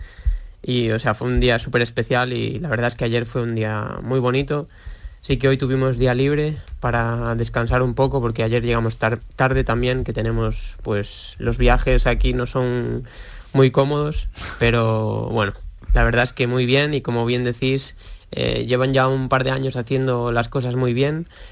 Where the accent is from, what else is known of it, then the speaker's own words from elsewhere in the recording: Vigo, Galicia, Spain; Que hablo de Vigo, que es de donde soy yo.